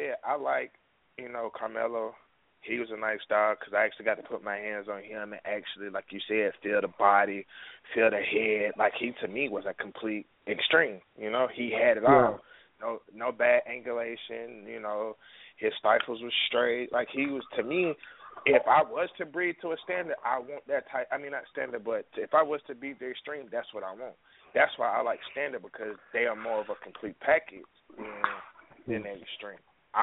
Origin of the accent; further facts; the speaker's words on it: East Coast, United States; because I'm from the East Coast, I've shown on the East Coast, I've shown in Texas.